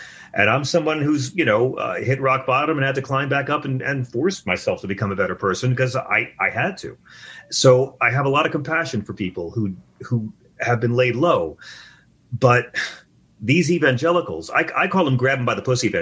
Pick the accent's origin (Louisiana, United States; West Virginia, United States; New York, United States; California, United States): New York, United States; Long Island; I'm from Long Island. I know.